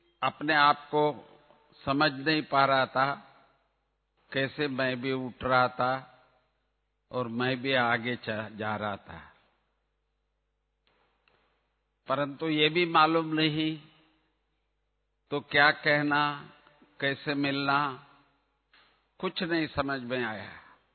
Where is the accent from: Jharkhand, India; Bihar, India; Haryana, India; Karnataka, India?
Karnataka, India; Bengaluru; Hindi is a second language; मुझे इतनी हिंदी नहीं आती थी। फर्स्ट टाइम मैं बेंगलुरु से आया था